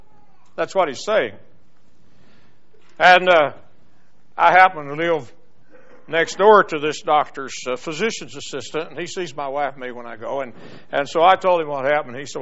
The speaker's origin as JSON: {"language": "English", "region": "the South", "country": "United States", "said": "And I'm a Southerner."}